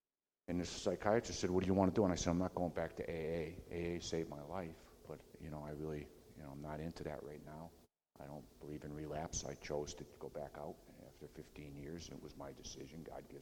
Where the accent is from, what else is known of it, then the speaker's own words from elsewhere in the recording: Vernon, Connecticut, United States; I'm from Vernon, Connecticut, and my family is all out in that area